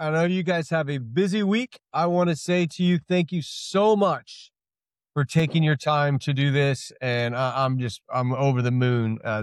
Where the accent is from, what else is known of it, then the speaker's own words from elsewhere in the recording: Wabash, Indiana, United States; We drove from my little town where I grew up in Wabash, Indiana, to the Fort Wayne Coliseum.